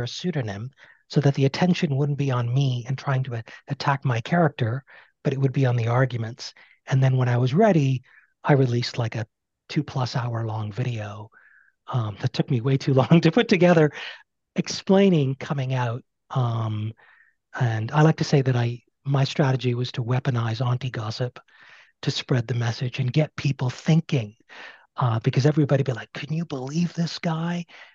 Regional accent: Toronto, Ontario, Canada; I'm in Canada. So pretty much Toronto, you know, the bulk of my life. And there's a big community out here.

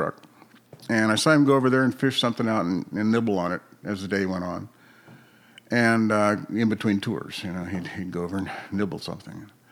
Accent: Alpine, United States; I was raised a Lutheran, born and raised in Alpine.

